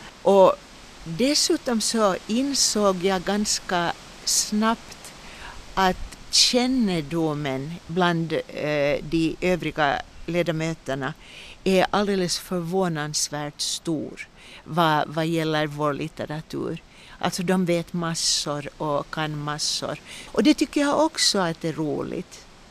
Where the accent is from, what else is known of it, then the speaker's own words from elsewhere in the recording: Uusimaa, Finland; Och så kommer jag från Finland, från den västnyländska skogen ju.